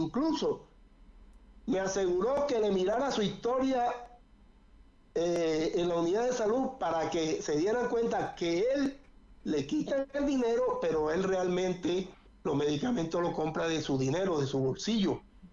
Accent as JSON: {"language": "Spanish", "town": "Barranquilla", "region": "Atlántico", "country": "Colombia", "said": "yo soy barranquillero y me gusta el carnaval"}